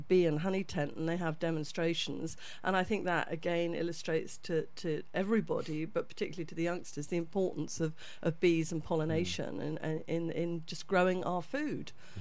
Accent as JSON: {"language": "English", "town": "Taunton", "region": "South West England", "country": "United Kingdom", "tie": "born or raised there", "said": "I grew up in Taunton"}